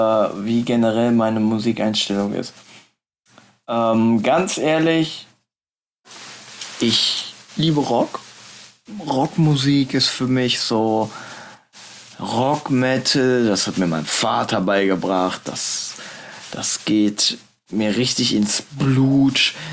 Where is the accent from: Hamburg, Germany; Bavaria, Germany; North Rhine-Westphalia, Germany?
North Rhine-Westphalia, Germany; Er kommt aus dem Ruhrpott, ich komme aus dem Ruhrpott.